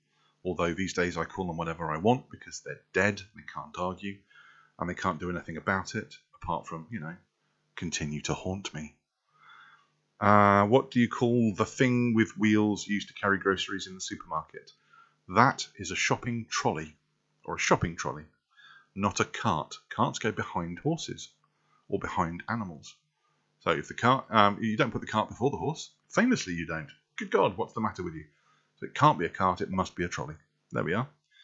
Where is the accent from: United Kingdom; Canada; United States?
United Kingdom; England; Where are you from in the world? I'm from England. I'm British. Because I've lived all over. European first, to be honest.